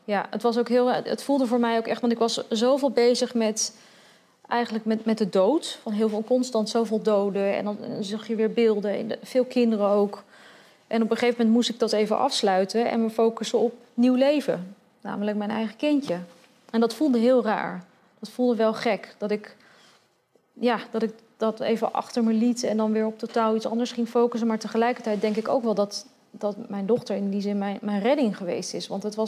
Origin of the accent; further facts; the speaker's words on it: Netherlands; wij zijn journalisten uit Nederland, mijn cameraman is ook een Nederlander